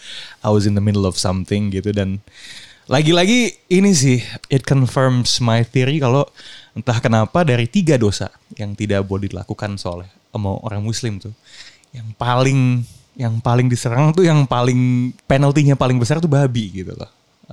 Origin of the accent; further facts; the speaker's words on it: United States; Gue dulu waktu kecil di US ya, memang lebih leluasa di sini sih sebenarnya.